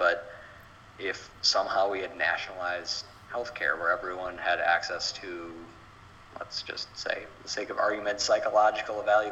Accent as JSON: {"language": "English", "region": "Wisconsin", "country": "United States", "said": "I mean, God, we're all from Wisconsin. We all know people that love hunting"}